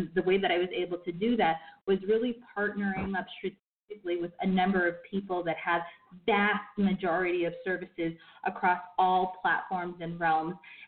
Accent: New York City, New York, United States; I'm originally from New York City

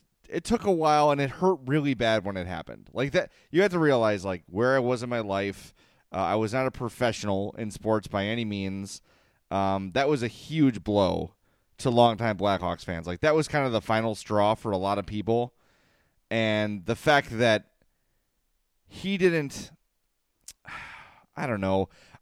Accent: Chicago, Illinois, United States; I'm from Chicago.

